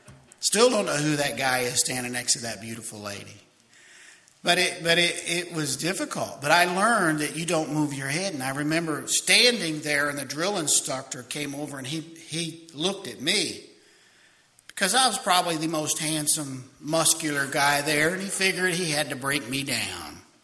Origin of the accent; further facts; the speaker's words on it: Baltimore, Maryland, United States; And I was from Baltimore back then.